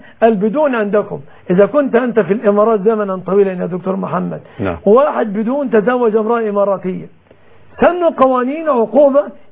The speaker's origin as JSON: {"language": "Arabic", "country": "Egypt"}